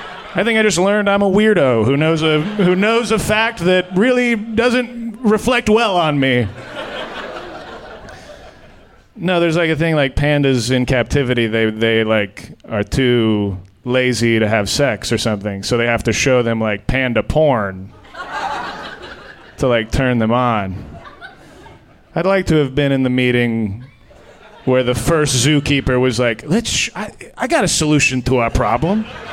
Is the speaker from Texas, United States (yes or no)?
yes; Texas, United States; I'm Texan. Before I say this next thing, I'm from Texas.